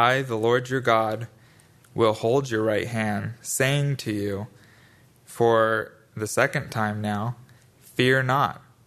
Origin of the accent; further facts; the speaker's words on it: Borrego, California, United States; It really did kind of have a homey feel to it, just growing up in Borrego.